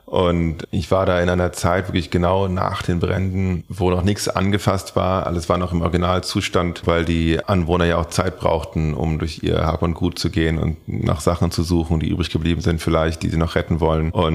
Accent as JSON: {"language": "German", "country": "Saudi Arabia", "tie": "born or raised there", "lives_now": "Germany", "said": "Bin aufgewachsen in Saudi-Arabien als Kind."}